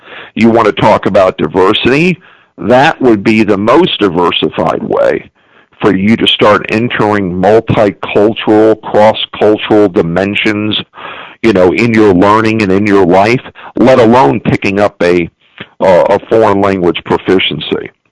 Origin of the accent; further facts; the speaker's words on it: United States; So I am bilingual, even though I'm American. I'm a Native American.